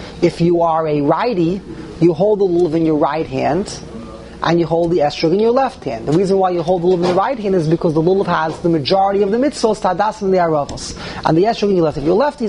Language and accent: English; New York City, New York, United States; I grew up as a child, okay, I grew up in Lower East Side, in Young Israel